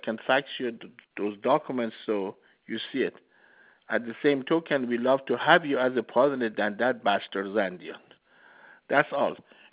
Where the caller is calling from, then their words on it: Las Vegas, Nevada, United States; Fred, sadly, I'm calling from Las Vegas, Nevada.